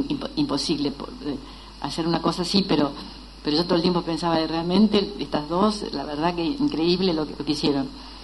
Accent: Argentina; porque es un orgullo como argentinos.

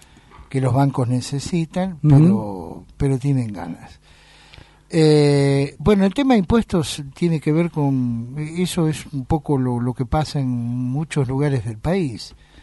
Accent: Buenos Aires, Argentina; Soy porteño.

